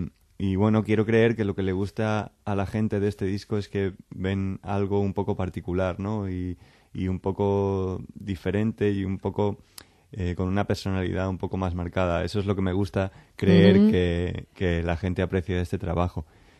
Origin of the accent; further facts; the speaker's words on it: Aranjuez, Community of Madrid, Spain; que somos de Aranjuez